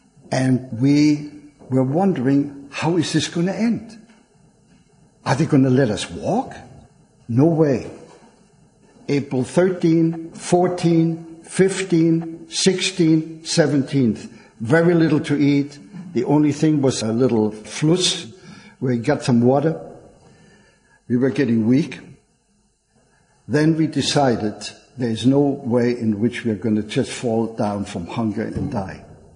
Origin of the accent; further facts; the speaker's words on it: Mannheim, Baden-Württemberg, Germany; I come from Mannheim.